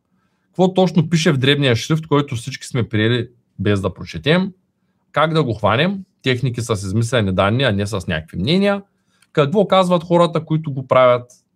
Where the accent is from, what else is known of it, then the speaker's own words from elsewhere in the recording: Shumen, Shumen Province, Bulgaria; от 23 години се занимавам с предприемачество и бизнес, от Шумен съм, живея в Шумен, работя в Шумен